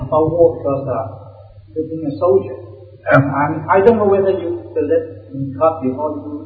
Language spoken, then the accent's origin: English; Hong Kong; English is a second language; now in Canada; I come from Hong Kong. And I go to Canada and I study in Canada for one year before I joined university.